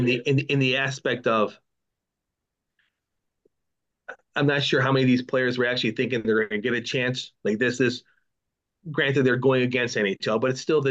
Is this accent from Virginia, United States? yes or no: no; Buffalo, New York, United States; Growing up in Buffalo, it's just I honestly you can't if you're not